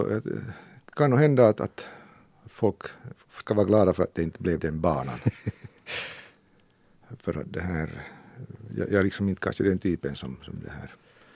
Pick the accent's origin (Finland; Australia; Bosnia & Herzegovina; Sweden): Finland; Ostrobothnia; accent: Ostrobothnian; den dåvarande direktören då, Bengt Bergman, som först inte tyckte om min österbottniska dialekt, han tyckte det var mycket grav.